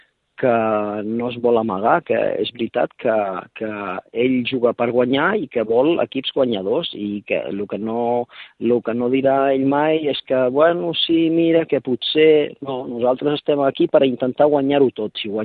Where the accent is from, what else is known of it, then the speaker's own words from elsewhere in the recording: Badalona, Catalonia, Spain; Com bé saps, jo sóc de Badalona i parlo amb gent de Badalona.